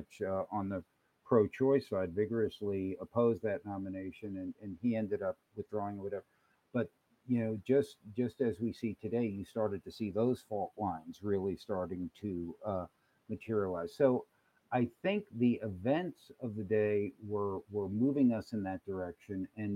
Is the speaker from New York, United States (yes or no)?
yes; Freeport, New York, United States; also born or lived in Long Island; I grew up on Long Island. I mean, the particular community I grew up in, Freeport, which is on Long Island, was very, what I would say, you know, racially diverse for its time.